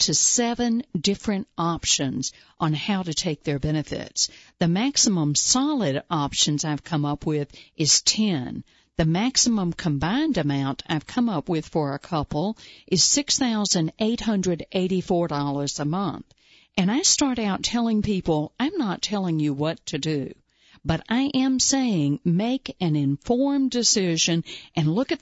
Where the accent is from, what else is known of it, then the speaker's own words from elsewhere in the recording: Southeast, United States; I'm not from Idaho. I do have a little bit of an accent here. I'm from the southeastern United States.